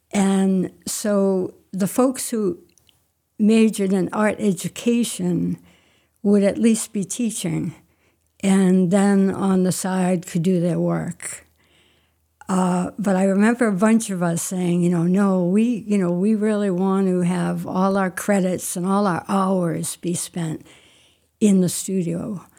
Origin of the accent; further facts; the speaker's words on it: Massachusetts, United States; now in Maine, United States; I grew up in Massachusetts. I do have to say that I've been in Maine for, I'm not sure if it's 40 years or more, so I feel like I'm from Maine now.